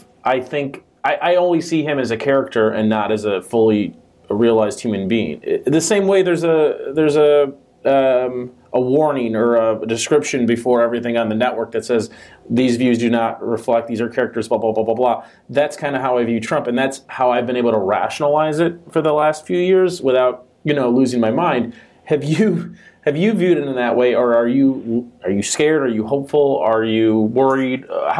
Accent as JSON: {"language": "English", "country": "United States", "said": "Okay, you're an American, I'm an American, you write about wrestling, I've written about wrestling and politics."}